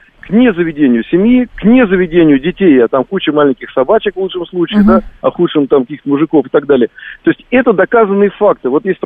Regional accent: Moscow, Russia; знаете, я тоже из Москвы.

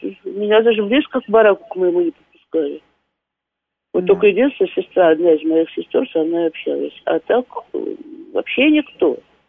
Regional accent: Moscow, Russia; born there; Родилась я в Москве, на Ямском поле, в бараке.

